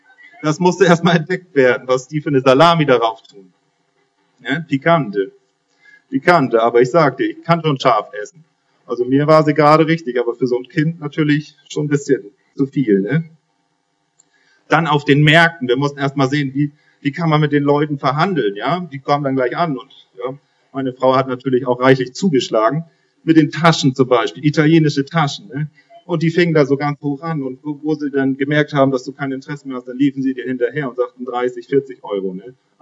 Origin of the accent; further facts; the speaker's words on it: Northern Germany, Germany; Für mich als Norddeutscher ein Land, wo Milch und Honig fließt